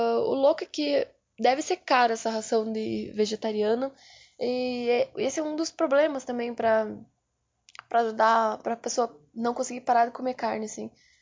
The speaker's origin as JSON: {"language": "Portuguese", "region": "Rio Grande do Sul", "country": "Brazil", "said": "A gente veio do Rio Grande do Sul e, tipo, o que a gente pensa para comemorar as coisas é um churrasco."}